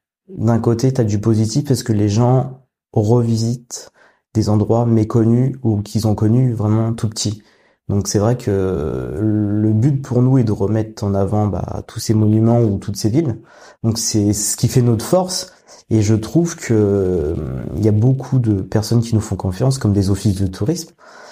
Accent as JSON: {"language": "French", "region": "Île-de-France", "country": "France", "said": "Parce que moi, vu que j'étais de région parisienne"}